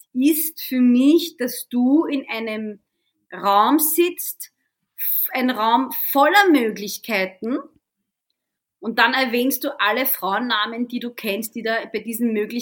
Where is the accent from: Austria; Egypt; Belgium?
Egypt; Und ich komme zum Beispiel aus Ägypten ursprünglich